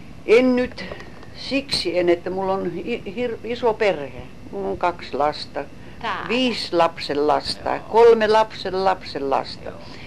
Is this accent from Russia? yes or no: yes; Leningrad Oblast, Russia; now in Estonia; Oli mulle Inkeri, eikä sitä mä muistan aina. Se on mun veressä